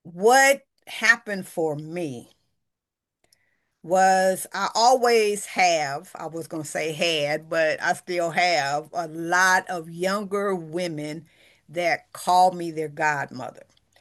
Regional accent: Los Angeles, California, United States; So that's why I always make it a point to tell people that I was born and raised in Watts, because it was still Watts when I left there.

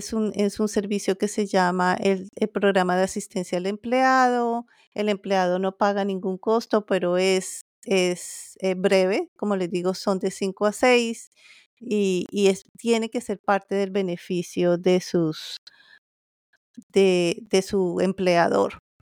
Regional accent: Colombia; En Colombia, de donde yo soy, yo terminé mi carrera universitaria, que son de 5 años, y allí en Colombia yo puedo utilizar el título de psicóloga.

